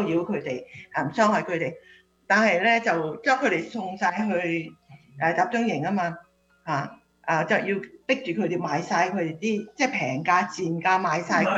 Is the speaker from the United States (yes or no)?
no; China; 佢會唔會因為我係中國人，佢會好憎中國人，佢會打我？